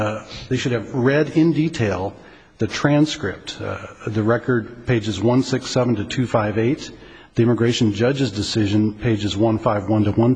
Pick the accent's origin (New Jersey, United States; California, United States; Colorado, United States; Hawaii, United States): Colorado, United States; written by Justice Byron Huizer White from my home state of Colorado.